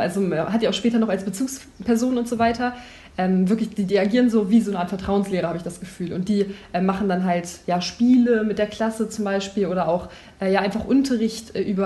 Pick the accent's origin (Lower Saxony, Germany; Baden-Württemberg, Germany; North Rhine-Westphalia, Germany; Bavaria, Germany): Lower Saxony, Germany; Vechelde; Ich war ja auch weit weg von zu Hause. Ich bin ja von Vechelde nach Peine gekommen und das war eine große Überwindung für mich damals als Fünftklässlerin.